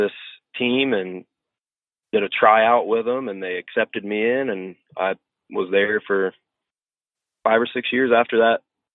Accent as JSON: {"language": "English", "town": "Chillicothe", "region": "Ohio", "country": "United States", "tie": "born or raised there", "said": "I actually born and raised in Chillicothe, Ohio, and that's where I still live to this day. I live on the outskirts of it. I graduated from Chillicothe High School back in 2007."}